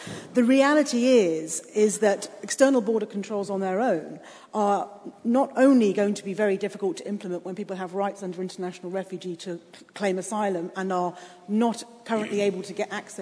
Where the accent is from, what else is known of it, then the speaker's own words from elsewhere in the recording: United Kingdom; Admittedly, not for me as a Brit, because I still need a passport to travel around Europe because we're not part of Schengen.